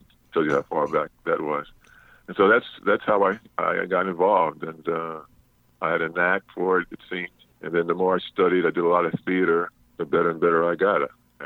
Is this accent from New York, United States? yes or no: yes; Brooklyn, New York, United States; Yeah, I grew up in Brooklyn. I went to Catholic school, and in fact, I was an all-city basketball player.